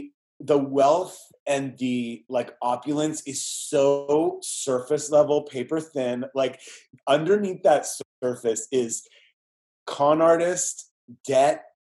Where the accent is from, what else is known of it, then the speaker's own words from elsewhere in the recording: San Fernando Valley, California, United States; because you know that I grew up in the Valley. Like, I'm born and raised Valley boy.